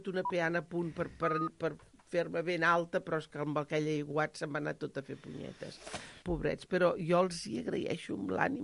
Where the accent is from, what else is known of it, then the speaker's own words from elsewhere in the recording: Barcelona, Catalonia, Spain; quan em diuen una festa major, la del meu poble. La de Sants.